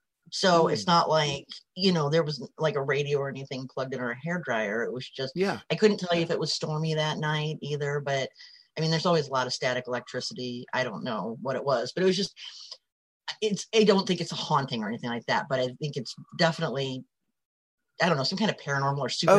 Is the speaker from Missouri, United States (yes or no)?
yes; St. Louis, Missouri, United States; So I grew up in St. Louis, which was is not and they're nice areas, but it's a lot of poorer areas, and I come from a working class family